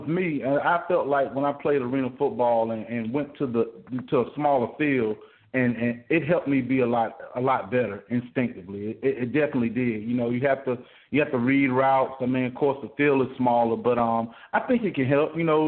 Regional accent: Durham, North Carolina, United States; Well, I'm from Durham, North Carolina. As you said, I played at Southern Durham High School, was fortunate enough to play at North Carolina Central as well.

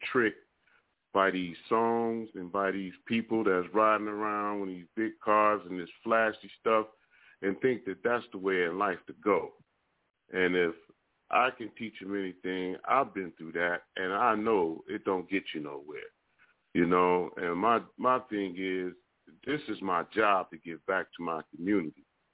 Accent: Akron, Ohio, United States; now in Sacramento, United States; I'm 57 years old. I'm originally from Akron, Ohio. I've been living here in Sacramento 16 years

